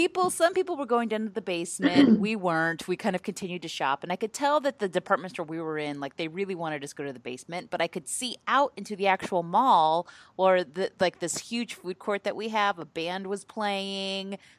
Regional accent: Midwest, United States; And see, I'm from the Midwest. And when you're kind of, you know, tornadoes are just kind of a thing that we have tornado seasons and they're just a part of our life

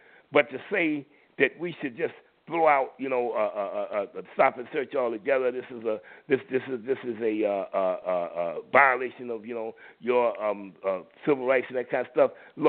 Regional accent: Florida, United States; Where I grew up out in Florida, them crackers wouldn't have spent a dime to stop black people from killing black people.

